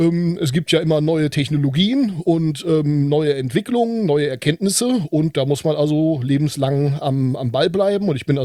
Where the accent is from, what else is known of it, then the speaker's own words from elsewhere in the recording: Fellerfurt, Germany; ich komme hier aus einem kleinen Kaff in der Nähe von Dornheim. Fellerfurt heißt das, kennt wahrscheinlich keiner, das macht ja nichts. Ja, und ich bin da als Sohn eines Abdeckers geboren.